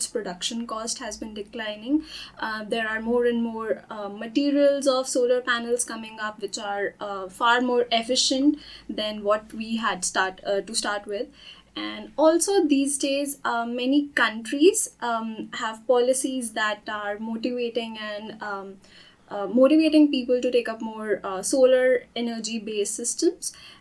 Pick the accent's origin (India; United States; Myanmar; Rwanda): India; and I'm from India, born and brought up there.